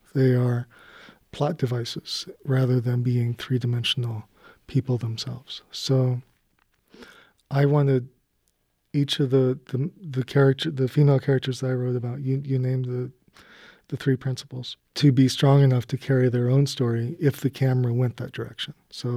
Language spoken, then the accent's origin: English; Livingston, Montana, United States; And I grew up in Livingston, and that's my experience of Livingston specifically.